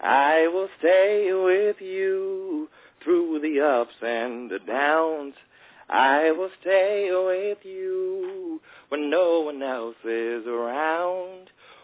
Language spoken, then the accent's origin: English; Atlanta, Georgia, United States; now in Queens, United States; I was born in New York. I'm born in Queens. I was raised in Atlanta, and now I live right back in Queens. So I got a little Southern hospitality with the New York hustle, as I like to say.